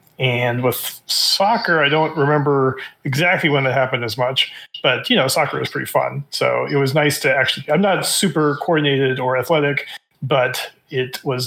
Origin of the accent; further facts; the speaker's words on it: Centralia, Washington, United States; I grew up in Washington State, a little town called Centralia, Washington, which is kind of a little rural town, but it's not too far from Seattle.